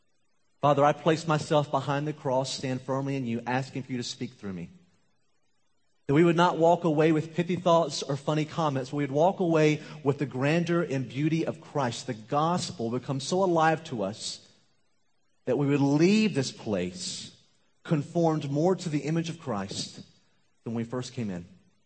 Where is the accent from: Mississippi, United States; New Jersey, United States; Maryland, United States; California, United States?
Mississippi, United States; also born or lived in Iran; And so I was born in Iran, came back to the States when I was just a baby, grew up in Mississippi with a bunch of rednecks. I love them. I understand that culture completely.